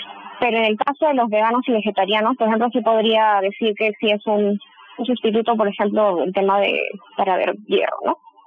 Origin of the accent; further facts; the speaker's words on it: Peru; la cultura en este país, en mi país, en Perú, básicamente, es de comer el arroz